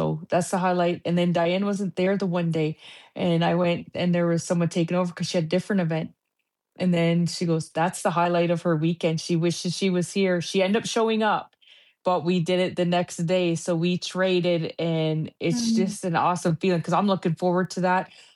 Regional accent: Canada; now in United States; because I didn't grow up in America. I grew up in Canada.

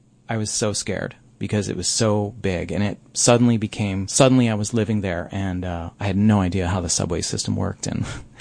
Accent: Buffalo, New York, United States; also born or lived in Grand Island; growing up in Buffalo and Grand Island, like, I knew for myself personally, like, I just needed to leave.

